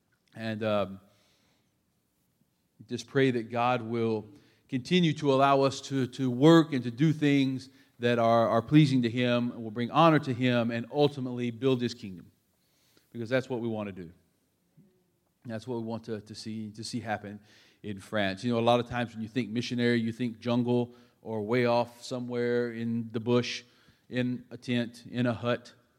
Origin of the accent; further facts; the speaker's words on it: United States; But being a part of that school and being American, one of the things that's really been a benefit for us is with the French people who are there.